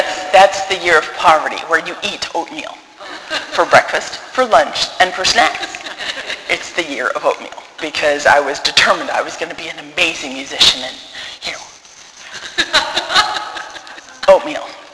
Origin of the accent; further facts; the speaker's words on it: Ann Arbor, Michigan, United States; We knew nothing about Michigan other than I grew up in Ann Arbor.